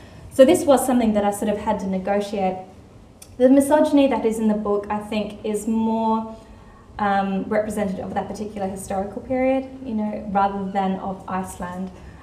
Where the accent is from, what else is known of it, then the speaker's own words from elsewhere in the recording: South Australia, Australia; growing up in the Adelaide Hills, it's such a fantastic community and it will always be my home.